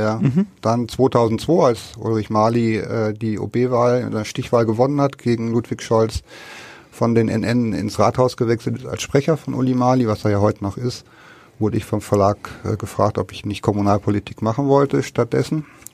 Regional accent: Osnabrück, Lower Saxony, Germany; Ich bin aus Niedersachsen, aus Osnabrück

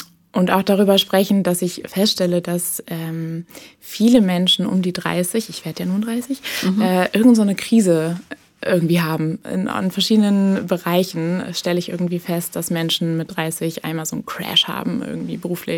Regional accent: Hamburg, Germany; also born or lived in Berlin; Ja, ich komme aus Hamburg und werde jetzt am Donnerstag 30 und habe mir eine Auszeit gegönnt hier in der Großstadt. Ich bin hier auch geboren, also habe allerdings nur 1,5 Jahre hier gewohnt und jetzt bin ich mal wieder zurückgekommen.

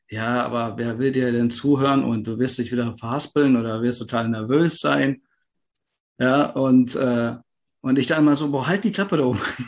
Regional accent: Hagen, North Rhine-Westphalia, Germany; now in Dortmund, Germany; bin genau … 38 mittlerweile, obwohl ich mich gar nicht so fühle, aber ist so. Und komme aus Hagen, wohne jetzt in Dortmund.

